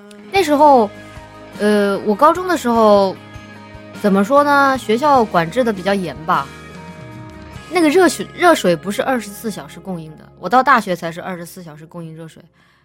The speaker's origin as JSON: {"language": "Chinese", "region": "Chongqing", "country": "China", "said": "我是重庆人嘛，重庆那个夏天不洗澡的话"}